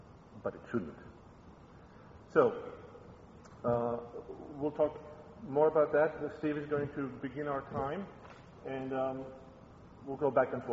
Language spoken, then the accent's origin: English; Greece; now in United States; From my accent, you can hear I wasn't born and raised in the Midwest. I was born and raised in Greece